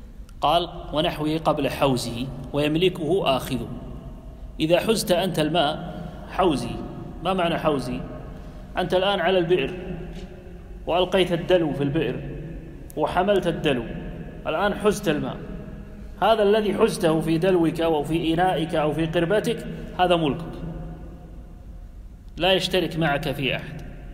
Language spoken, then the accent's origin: Arabic; Kuwait; هناك أناس موجود حتى عندنا في الكويت موجودة في مزارع أحواض يستزرع فيها السمك